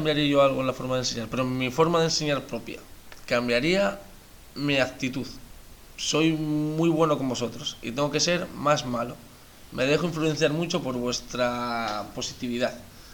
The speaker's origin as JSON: {"language": "Spanish", "town": "Candás", "region": "Asturias", "country": "Spain", "said": "Nací aquí en Candás, soy asturiano, candasín."}